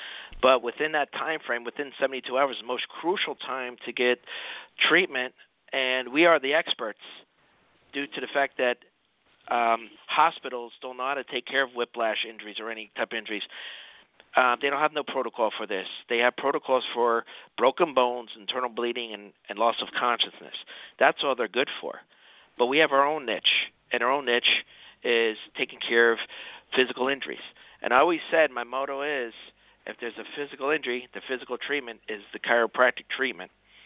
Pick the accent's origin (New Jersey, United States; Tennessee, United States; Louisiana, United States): New Jersey, United States; Phillipsburg; I was originally from Phillipsburg, New Jersey, which is right across the river from Easton, Pennsylvania.